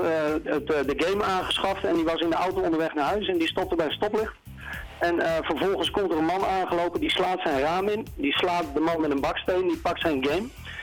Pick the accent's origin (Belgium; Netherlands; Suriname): Netherlands; Veenendaal, Utrecht; En ik kom uit Veenendaal.